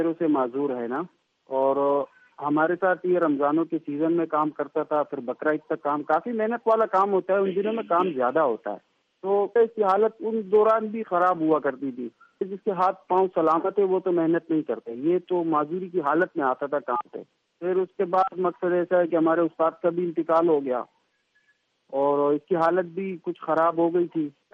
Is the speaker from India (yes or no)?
no; Karachi, Sindh, Pakistan; میں کراچی سے ہوں اور پیچھے میں سوات سے منگورا سے تعلق رکھتا ہوں پمبر سے.